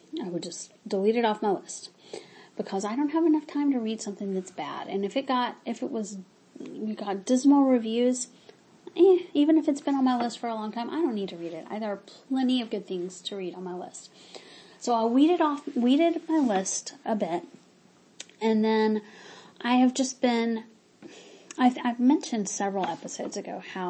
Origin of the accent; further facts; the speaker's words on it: the South, United States; And, you know, I grew up in the South, but I'm not sympathetic to the Southern cause, of course.